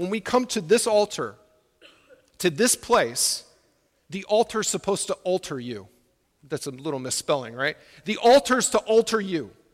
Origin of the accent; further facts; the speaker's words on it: Houston, Texas, United States; I think about the floods down in Houston, my hometown, my friends down there.